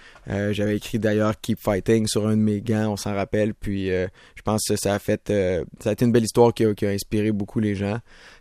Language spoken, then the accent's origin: French; Stoneham, Quebec, Canada; J'ai grandi à Stoneham. J'ai grandi dans un petit chalet que mes parents ont toujours encore aujourd'hui.